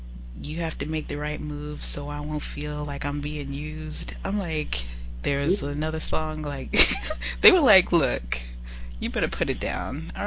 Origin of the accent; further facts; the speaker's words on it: the South, United States; we're both from the South.